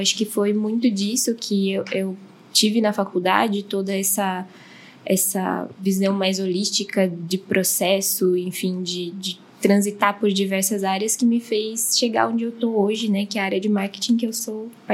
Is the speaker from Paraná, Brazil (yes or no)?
no; Sorocaba, São Paulo, Brazil; now in São Bernardo do Campo, Brazil; sou natural de Sorocaba, terrinha. Por questões de profissão, acabei me mudando lá para São Bernardo. Estou lá desde então. Mas sinto bastante falta, viu, desse calor aqui do interior.